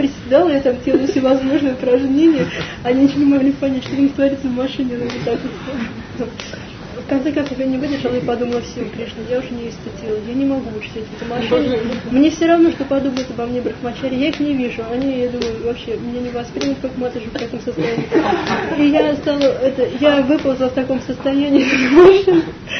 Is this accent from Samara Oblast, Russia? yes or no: yes; Tolyatti, Samara Oblast, Russia; Я из, ну, из Тольятти, вообще Самара, наш центр региональный